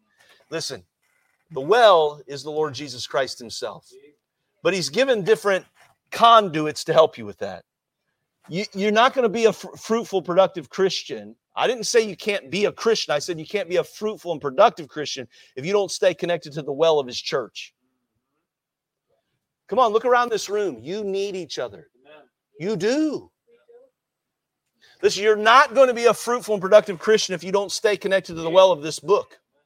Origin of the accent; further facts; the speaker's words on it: United States; accent: American; now in Cork, Ireland; it's a little intimidating to go downtown Cork and with my American accent, stand on a street corner and try and talk to somebody